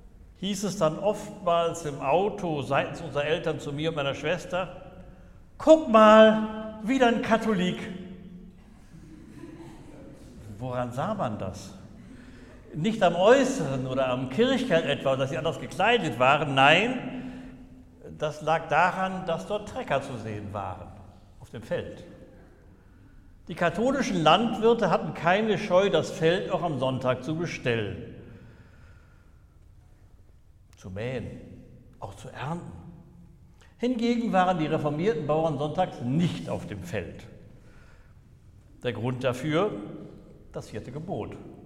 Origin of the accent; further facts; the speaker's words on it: Lower Saxony, Germany; ich bin in der Grafschaft Bentheim groß geworden, einem reformierten Kernland, etwa 200 Kilometer von hier nordwestlich, das sehr stark von der Landwirtschaft geprägt